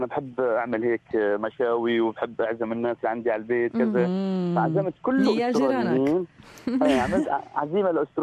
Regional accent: Aleppo, Aleppo Governorate, Syria; now in Melbourne, Australia; إحنا كسوريين بنحب البزنس يعني

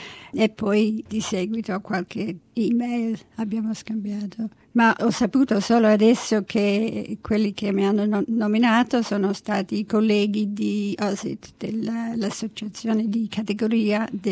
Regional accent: Melbourne, Victoria, Australia; io sono cresciuta a Melbourne.

